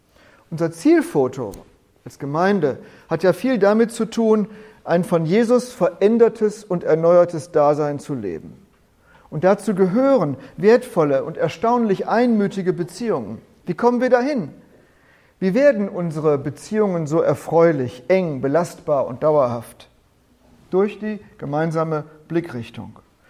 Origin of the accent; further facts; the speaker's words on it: Bielefeld, North Rhine-Westphalia, Germany; In meiner Heimat, in Bethel